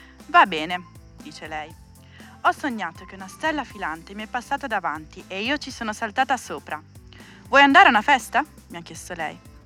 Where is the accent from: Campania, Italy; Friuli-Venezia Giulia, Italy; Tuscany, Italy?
Friuli-Venezia Giulia, Italy; Aquileia; sono di Aquileia, sono venuta qua a far compagnia a questi ragazzotti.